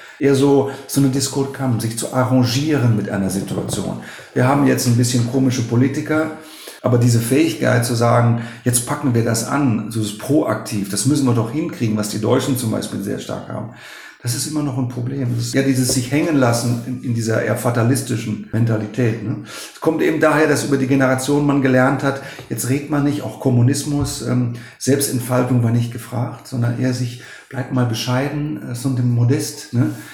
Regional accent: Germany; Deswegen sind wir Deutsche ja auch immer so engagiert, zusammenzuarbeiten, lasst uns das Thema friedlich lösen

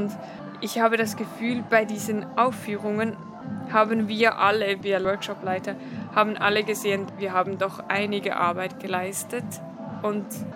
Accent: Switzerland; now in Zurich, Switzerland; ich komme aus der Schweiz, ich wohne in Zürich

